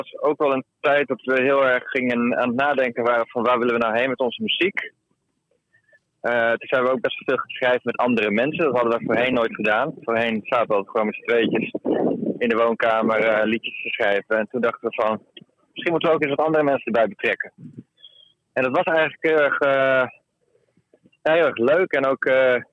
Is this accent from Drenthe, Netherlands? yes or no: yes; Drenthe, Netherlands; want wij zijn gewoon opgegroeid in Drenthe